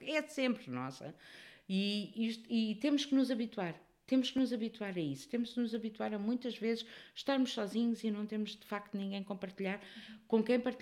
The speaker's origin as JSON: {"language": "Portuguese", "country": "Portugal", "said": "somos latinos, somos portugueses, gostamos de fazer muitos considerandos e muitos..."}